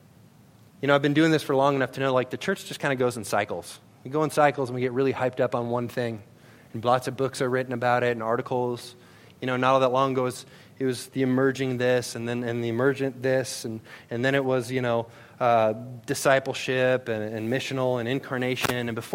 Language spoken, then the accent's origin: English; Worthington, Minnesota, United States; I grew up in Worthington, Minnesota. It was the only home I ever knew. I wanted to graduate from high school there.